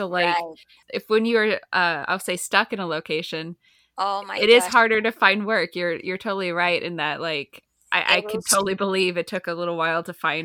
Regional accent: Midwest, United States; I came from the Midwest

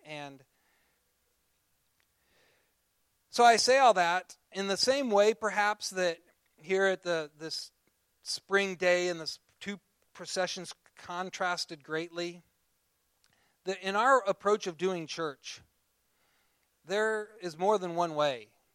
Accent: Seward, United States; when I grew up in Seward

